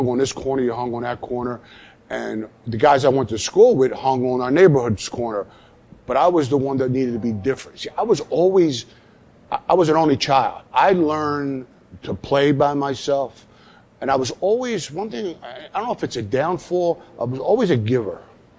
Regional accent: Philadelphia, Pennsylvania, United States; I lived, we grew up in South Philly. My father and my mother had my mother's mother living with us.

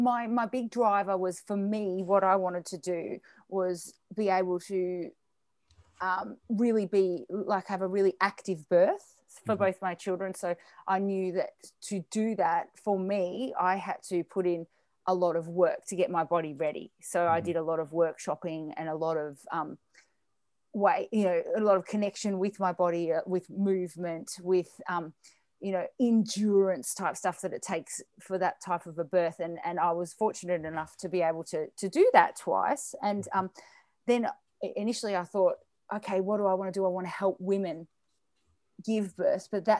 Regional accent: Melbourne, Victoria, Australia; Okay, so I am from Melbourne.

